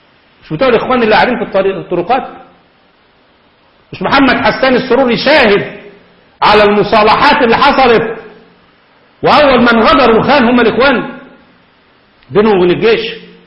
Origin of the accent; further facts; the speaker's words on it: Egypt; قياسا على اللي حصل عندنا في مصر